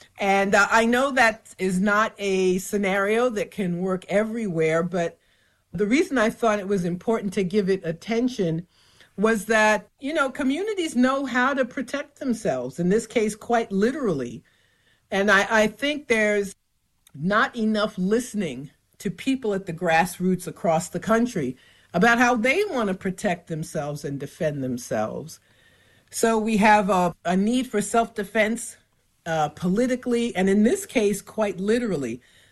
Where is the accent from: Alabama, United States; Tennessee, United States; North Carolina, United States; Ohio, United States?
Ohio, United States; now in New York, United States; I mean, I'm from Ohio, actually. I was born there, even though I've lived in New York most of my life.